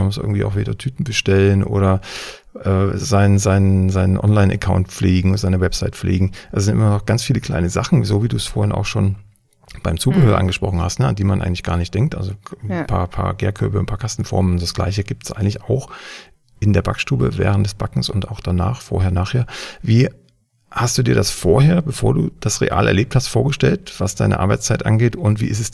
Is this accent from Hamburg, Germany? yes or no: no; Saxony, Germany; Ich hatte vorhin mal geluschert, sagt man hier bei uns in Sachsen zumindest.